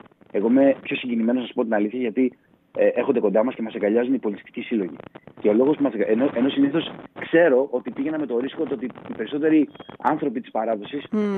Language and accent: Greek; Drama, Eastern Macedonia and Thrace, Greece; παρόλο που η καταγωγή μου έχει να κάνει με την Ήπειρο, τον Πόντο και τη Θράκη, μεγάλωσα στη Δράμα